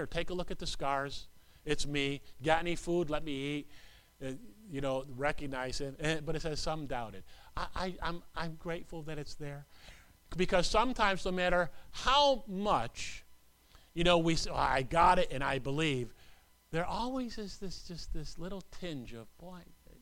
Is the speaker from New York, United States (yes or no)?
yes; Herkimer, New York, United States; I'm from Herkimer, New York, which was about, maybe a half an hour away, 25 minutes away from Dowellsville.